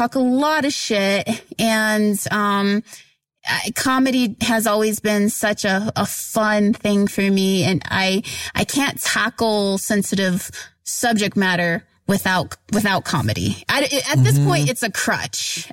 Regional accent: Oklahoma, United States; Yeah, so I grew up in Oklahoma. I'm Kiowa and Apache.

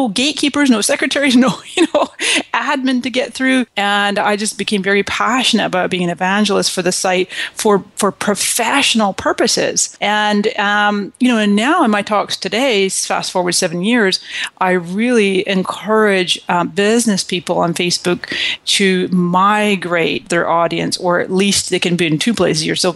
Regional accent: Scotland, United Kingdom; moved away as an adult; also born or lived in Canada; now in United States; And so I came to this country in 1999 from Scotland, mm-hmm. and before that I was born in Canada.

